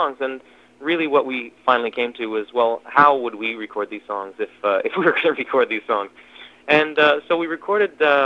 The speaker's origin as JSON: {"language": "English", "town": "Ottawa", "region": "Ontario", "country": "Canada", "said": "Yeah, in fact, we're both from Ottawa."}